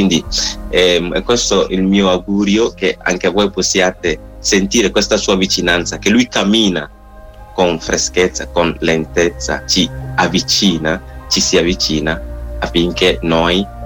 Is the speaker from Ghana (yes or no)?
yes; Ghana; Italian is a second language; perché io sono del Ghana, quando ero piccolino